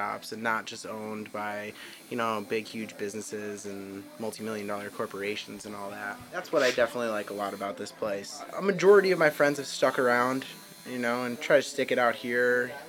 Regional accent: Scranton, Pennsylvania, United States; Yeah, born and raised in Scranton. I love this place.

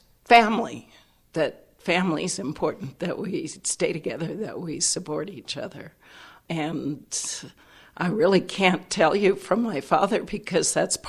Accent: California, United States; also born or lived in Missouri; I grew up actually in several places, Southern California and Missouri.

